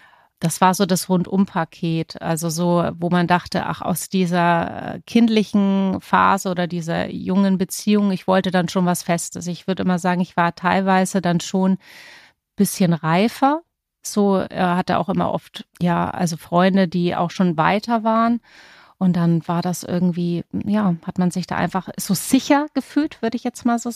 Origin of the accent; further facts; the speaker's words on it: Bavaria, Germany; bei uns in Franken, wo ich ja ursprünglich herkomme